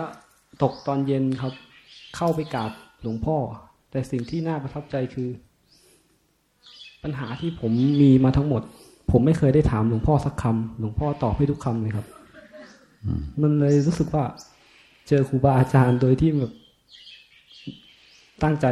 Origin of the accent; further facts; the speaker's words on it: Chai Nat, Thailand; เป็นอยู่จังหวัดชัยนาทครับ